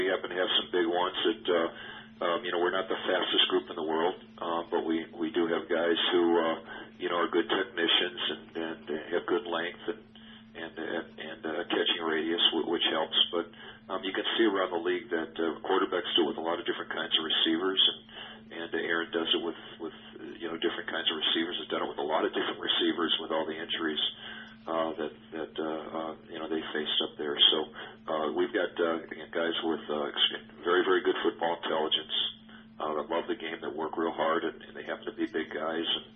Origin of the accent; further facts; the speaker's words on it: Minneapolis, Minnesota, United States; growing up in the Midwest, I spent a lot of years in the Midwest, growing up in Minneapolis